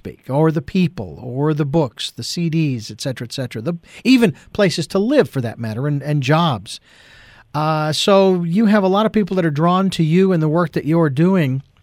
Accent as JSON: {"language": "English", "town": "Phoenix", "region": "Arizona", "country": "United States", "tie": "born or raised there", "said": "you just wrapped up one in Phoenix, my hometown."}